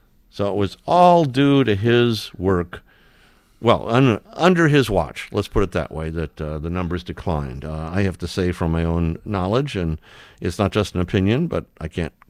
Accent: Detroit, Michigan, United States; In the olden days, when I grew up in Detroit, we actually had beat cops that we would see walking most residential neighborhoods.

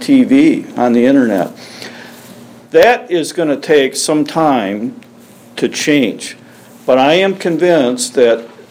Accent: Dearborn Heights, Michigan, United States; And I go, I'm from Dearborn Heights. Well, Dearborn Heights, where's that? Well, normally you will connect and you say, I'm in a western suburb of Detroit.

